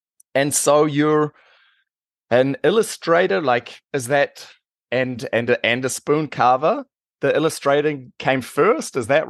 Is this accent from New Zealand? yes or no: yes; New Zealand; now in Germany; I'm from New Zealand. I've been here in Germany